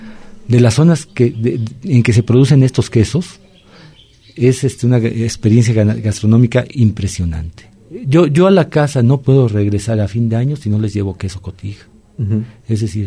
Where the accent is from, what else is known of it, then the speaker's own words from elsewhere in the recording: Mexico; como mexicanos tenemos muchas cosas por las cuales nos debemos de sentir orgullosos